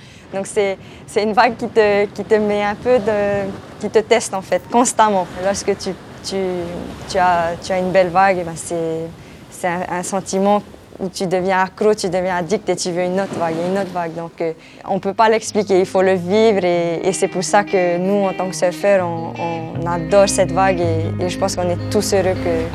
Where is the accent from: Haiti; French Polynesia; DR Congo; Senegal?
French Polynesia; Huahine, Leeward Islands; Je suis de Huahine, île à 30 minutes.